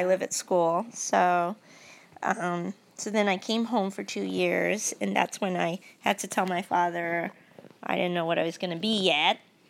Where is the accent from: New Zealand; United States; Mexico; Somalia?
United States; New York; I spent most of my life in a very, very tiny apartment in Manhattan. In not such a great neighborhood. I grew up in Chinatown